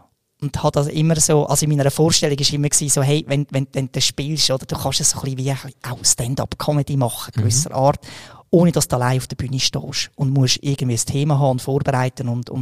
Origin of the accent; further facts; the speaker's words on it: Aargau, Switzerland; Also als Aargauer, oder?